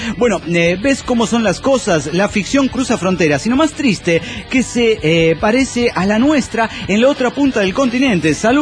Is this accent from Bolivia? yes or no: yes; La Paz, Bolivia; de Tierra Media, altiplánica, de la Tierra Media altiplánica de La Paz, Bolivia.